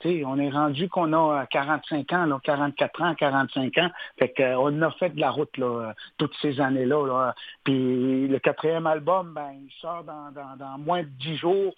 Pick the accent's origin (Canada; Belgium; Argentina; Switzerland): Canada; Uashat-Mani-utenam, Quebec; on vient de la communauté de Ouachat-Macmahiutenam.